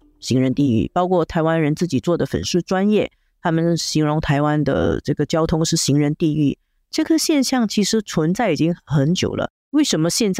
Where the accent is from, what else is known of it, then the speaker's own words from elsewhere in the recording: Singapore; 其实我们新加坡人经常去台湾旅行